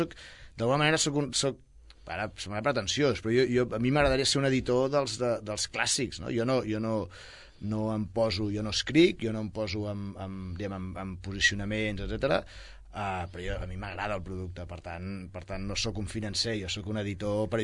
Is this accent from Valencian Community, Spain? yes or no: no; Sabadell, Catalonia, Spain; jo sóc de Sabadell, nascut i criat a Sabadell, i això marca